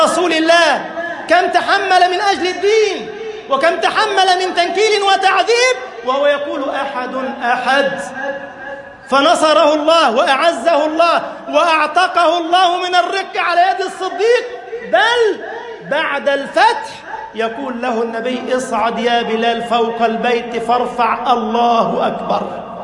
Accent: Egypt; واجعل بلدنا مصر أمنا أمانا، سخاء رخاء، وسائر بلاد المسلمين

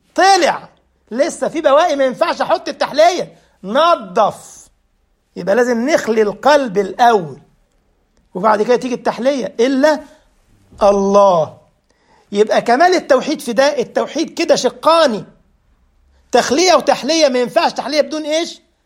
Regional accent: Egypt; إحنا عندنا في مصر حاجة اسمها البلاص.

